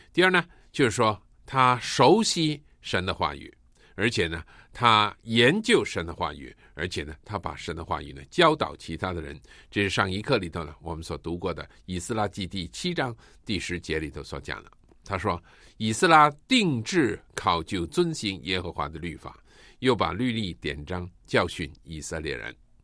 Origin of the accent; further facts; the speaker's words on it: China; 我们中国人说三岁定八十